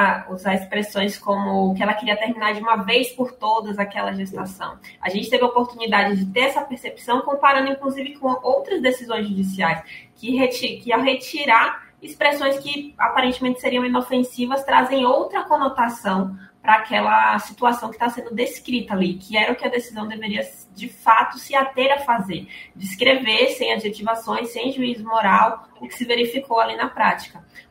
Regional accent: Bahia, Brazil; eu sou baiana também.

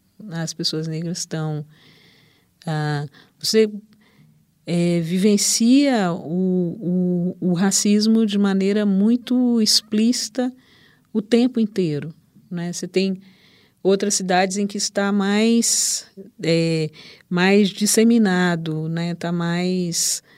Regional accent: Belo Horizonte, Minas Gerais, Brazil; Sou de Belo Horizonte.

